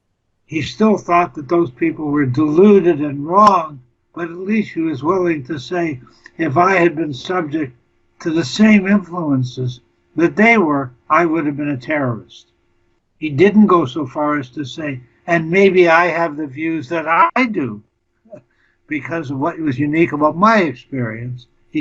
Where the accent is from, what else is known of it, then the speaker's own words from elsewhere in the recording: Canada; born there; So I'm a Canadian by birth